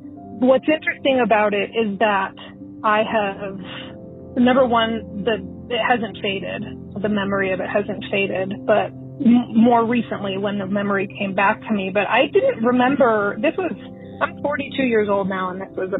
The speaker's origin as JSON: {"language": "English", "town": "Denver", "region": "Colorado", "country": "United States", "said": "I am from Denver, Colorado."}